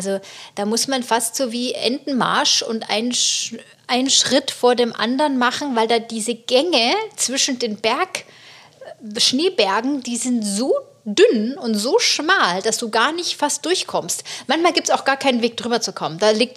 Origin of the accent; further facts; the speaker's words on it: Munich, Bavaria, Germany; ich komme aus München